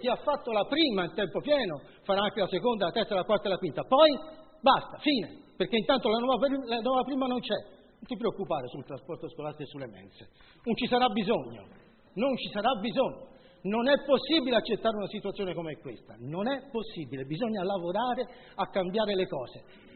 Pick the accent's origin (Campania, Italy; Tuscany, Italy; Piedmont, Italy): Tuscany, Italy; Casciano; Io sono di Casciano